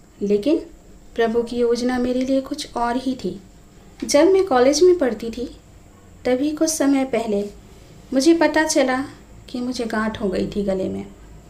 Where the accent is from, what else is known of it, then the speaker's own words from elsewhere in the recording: Ajmer, Rajasthan, India; मैं एक संयुक्त परिवार में रहती हूँ। मैं अजमेर राजस्थान की रहने वाली हूँ। वैसे तो मेरा जन्म मसीही परिवार में ही हुआ